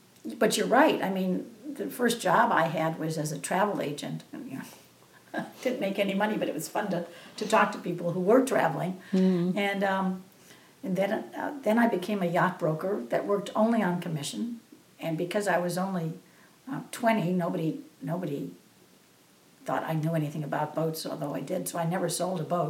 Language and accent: English; Chicago, Illinois, United States; many of my friends that I grew up with in the Chicago area married in that community